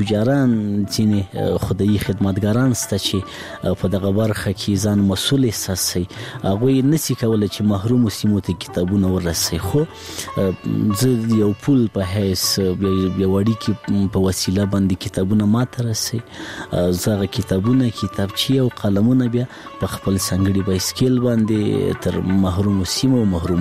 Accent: Laghman, Afghanistan; زه په لغمان کې پیدا سویم په لغمان کې رلوی سویم خوانسی می په لغمان کې لوسته

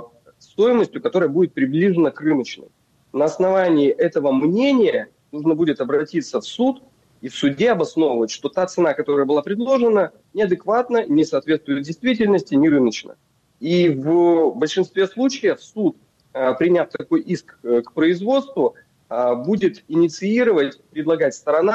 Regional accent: Yekaterinburg, Sverdlovsk Oblast, Russia; я слышал о таких случаях в Екатеринбурге, откуда я родом.

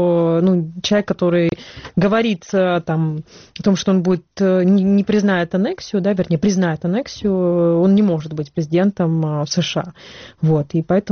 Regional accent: Crimea, Ukraine; Я крымчанка, да

